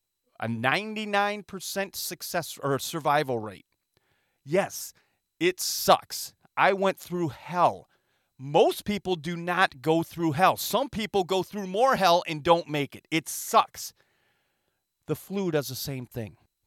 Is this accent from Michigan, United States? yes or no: yes; Michigan, United States; Saginaw County is where I grew up in Michigan.